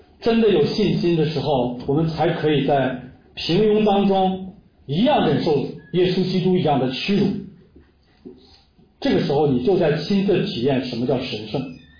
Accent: Northeast China, China; born there; 主，我们感谢你，让我们生在中国，不是美国，让我们生在当代，不是古代。主啊，让我们生在东北，不是其他地方。

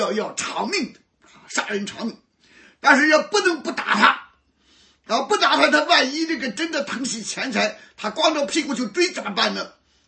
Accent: Shandong, China; 我们山东人不叫强盗，叫降马啊

